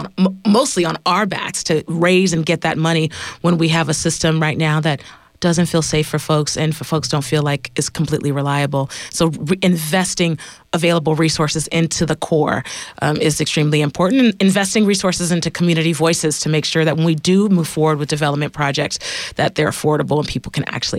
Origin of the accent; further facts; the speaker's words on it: San Francisco, California, United States; also born or lived in West Oakland; now in Richmond, United States; I'm from the Fillmore, got pushed out of San Francisco, moved to West Oakland, was there for 15 years. I just moved to Richmond.